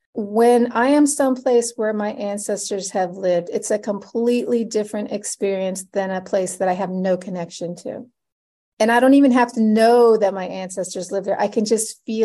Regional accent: Ohio, United States; So even I'm from the Midwest, I'm from Ohio.

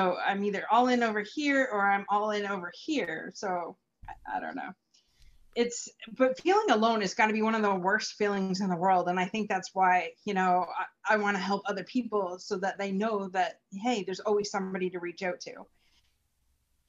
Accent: Ontario, Canada; now in Windsor, Canada; I was living, I'm from Ontario, Canada. So I was living in a place called Chatham

